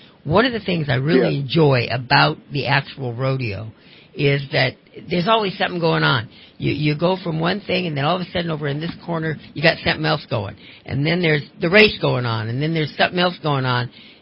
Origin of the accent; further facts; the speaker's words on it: Idaho, United States; Well, when I grew up with rodeos in Idaho, and I don't remember mutton busting.